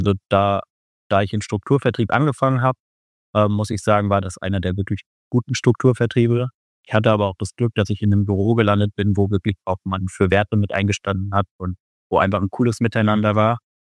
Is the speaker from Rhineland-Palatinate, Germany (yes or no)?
yes; Mainz, Rhineland-Palatinate, Germany; born there; now in Wiesbaden, Germany; Ich bin jetzt gute 31 Jahre jung und komme gebürtig aus Mainz, wohne aber mittlerweile auf der schönen anderen Rheinseite in Wiesbaden